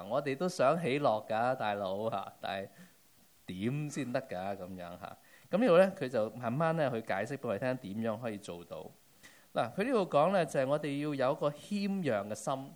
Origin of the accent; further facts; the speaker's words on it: China; 我哋中國人有一句説話叫犧牲小我啊，成全大我。